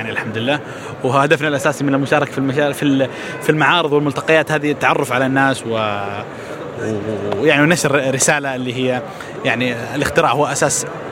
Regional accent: Saudi Arabia; التفت حوالينا إحنا من المملكة العربية السعودية، وأكثر حاجة ممكن حصلها في الشارع في الصحراء كذا في النخيل

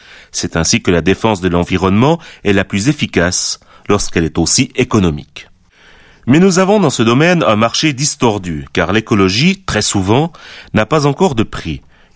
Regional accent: Switzerland; chez nous en Suisse.

